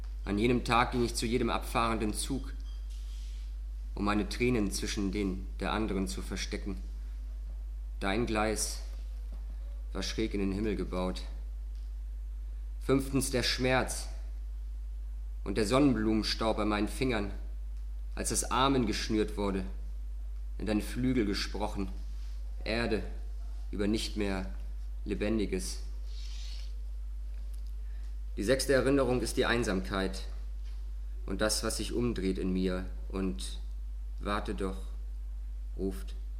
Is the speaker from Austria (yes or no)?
no; Kiel, Schleswig-Holstein, Germany; ich komme aus Kiel.